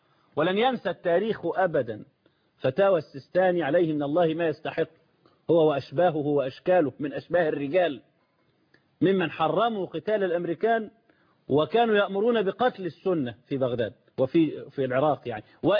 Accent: Egypt; ده عندنا في مصر في معاهدة كامب ديفيد المشؤومة دي ممنوع حد من الجنود يدخل سيناء إلا بعدد معين

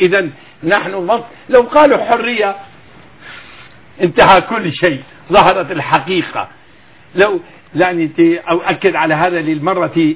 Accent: Hama, Hama Governorate, Syria; أنا لأنني حموي

